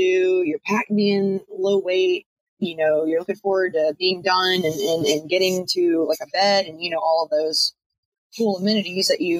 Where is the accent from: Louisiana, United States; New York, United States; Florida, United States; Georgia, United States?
Georgia, United States; Stone Mountain; I grew up in Stone Mountain, Georgia. We've got this gigantic granite rock that's where we would go hike all the time.